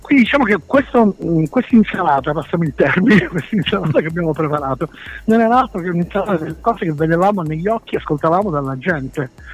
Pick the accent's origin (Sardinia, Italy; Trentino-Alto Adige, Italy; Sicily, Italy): Sicily, Italy; Catania; Sai, noi veniamo da Catania